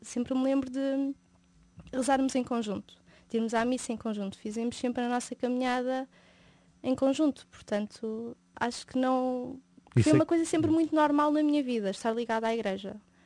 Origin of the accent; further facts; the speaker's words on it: Mafra, Lisbon, Portugal; Eu sou de Mafra, os meus pais são de Trás-os-Montes, mas sempre vivemos em Mafra